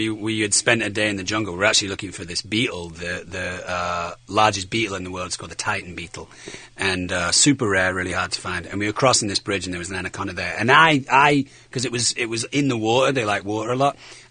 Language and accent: English; Manchester, North West England, United Kingdom; I'm from Manchester.